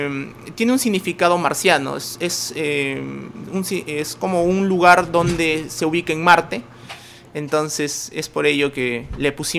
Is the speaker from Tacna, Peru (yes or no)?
yes; Tacna, Peru; also born or lived in Lima; Me crié acá en Tacna. Casi toda mi, bueno, en realidad toda mi primaria y secundaria estudié acá. Y bueno, y luego pues viajé posteriormente a Lima a seguir mis estudios superiores.